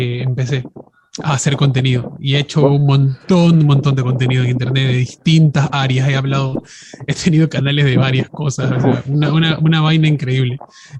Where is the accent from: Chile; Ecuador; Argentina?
Ecuador; Obvio, soy de Ecuador, soy de Ecuador. No, no te puedo dar ciudad exacta, pero todo el mundo sabe de dónde soy.